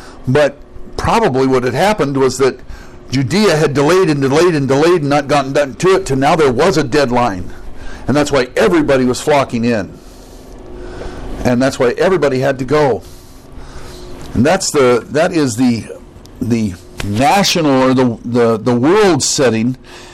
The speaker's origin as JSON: {"language": "English", "region": "California", "country": "United States", "tie": "born there", "said": "Like, I was born in Northern California. I guess I'd better go back there to register."}